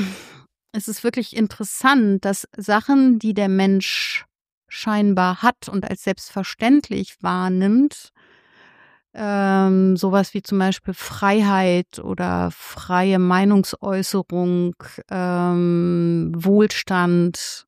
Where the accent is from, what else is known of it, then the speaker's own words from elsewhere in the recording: Berlin, Germany; hatte ich meine familiäre, mütterliche Seite in Ost-Berlin und ich bin aber sozusagen in West-Berlin aufgewachsen, bin also von Babyzeiten immer zwischen diesen Welten gewandert.